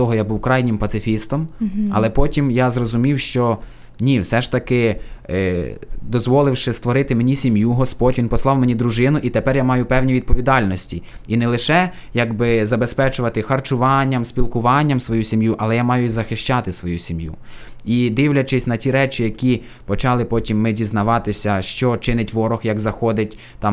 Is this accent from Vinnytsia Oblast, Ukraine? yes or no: yes; Kryzhopil, Vinnytsia Oblast, Ukraine; now in Dolynska, Ukraine; Я сам родом з Вінницької області. Там я народився в СМТ Крижопіль, але вже 8 років проживаю в Кіровоградській області, Кропивницький район, місто Долинська.